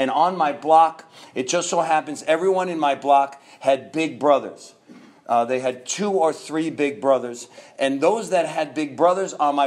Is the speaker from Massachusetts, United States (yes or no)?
no; New York, United States; now in Florida, United States; We are here from Florida. I am originally from New York